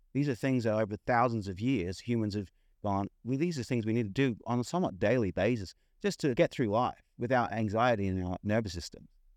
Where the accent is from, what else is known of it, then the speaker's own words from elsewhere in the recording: Australia; also born or lived in Indonesia; I'm from Australia and Indonesia